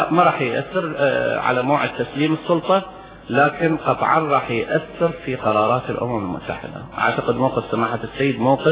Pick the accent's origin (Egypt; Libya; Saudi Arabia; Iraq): Iraq; لكن أرجع وأقول كعراقيين إحنا مقابلين المقدار هذا